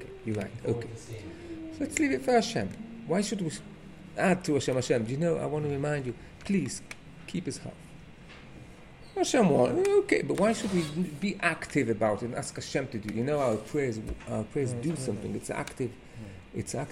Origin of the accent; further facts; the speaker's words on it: England, United Kingdom; born there; I was born in England